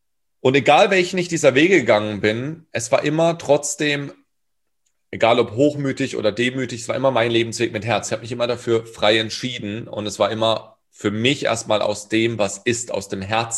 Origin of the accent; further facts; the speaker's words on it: Karlsruhe, Baden-Württemberg, Germany; Breakdance, Hip-Hop in Durlach, da wo ich herkomme